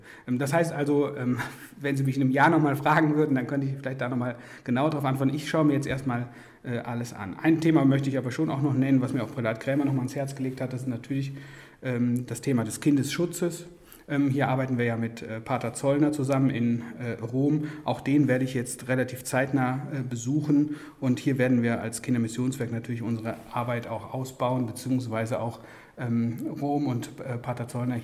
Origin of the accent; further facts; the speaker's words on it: North Rhine-Westphalia, Germany; Ich komme ja aus dem Siegerland, da liegt dann auch schon mal Schnee zu der Zeit